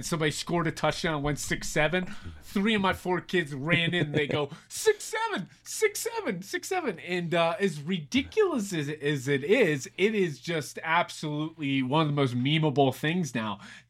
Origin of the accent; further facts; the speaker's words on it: Pittsburgh, Pennsylvania, United States; Yeah, I'm from the Pittsburgh area, so everybody out there knows Giant Eagle